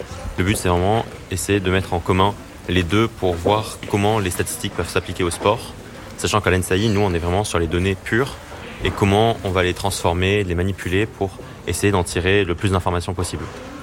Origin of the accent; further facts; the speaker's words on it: south of France, France; j'ai 21 ans. Je viens du sud de la France